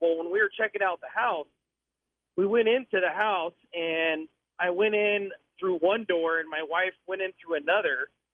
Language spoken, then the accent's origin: English; Denver, Colorado, United States; But when I was a kid growing up in Denver, I remember like three black figures coming through the window